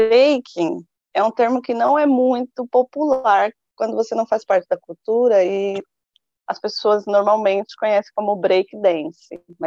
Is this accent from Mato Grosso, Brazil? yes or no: no; Guaianazes, São Paulo, Brazil; Eu sou de Guaianazes.